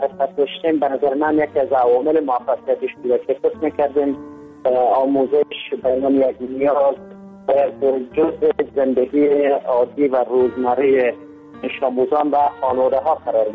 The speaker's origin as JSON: {"language": "Persian", "region": "Kabul", "country": "Afghanistan", "tie": "born there", "said": "من در سال 48 در کابل دنیا آمدم، در منطقه به نام فاضل بیگ نزدیک قرقه."}